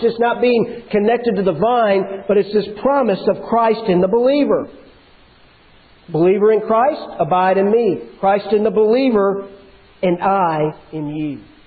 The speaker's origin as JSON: {"language": "English", "town": "Covington", "region": "Tennessee", "country": "United States", "tie": "born or raised there", "said": "And as a child growing up in Covington, Tennessee, even though it wasn't very far to get to her house"}